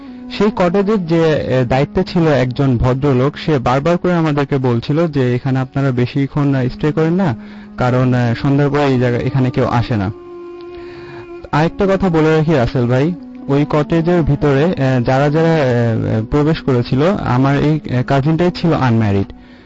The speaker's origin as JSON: {"language": "Bangla", "town": "Mirpur", "region": "Dhaka Division", "country": "Bangladesh", "said": "মিরপুর থেকে এসেছি।"}